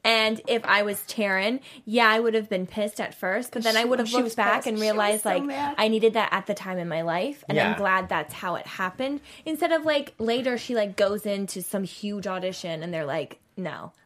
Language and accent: English; New Jersey, United States; And like, I'm from New Jersey.